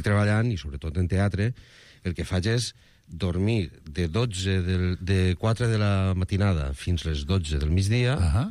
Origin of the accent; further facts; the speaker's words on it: Alcoi, Valencian Community, Spain; Jo tinc un hàbit, un costum, i és que al meu poble, al Coi, s'ha fet sempre el terç